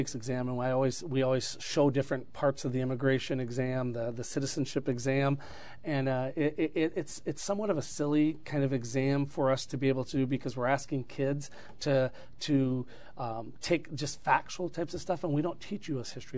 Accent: Minong, Wisconsin, United States; Where I grew up in Minong, the only choice we have really is a virtual online or our public school, K-12 public school.

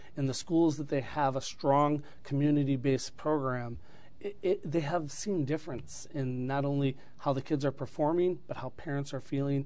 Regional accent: Minong, Wisconsin, United States; Where I grew up in Minong, the only choice we have really is a virtual online or our public school, K-12 public school.

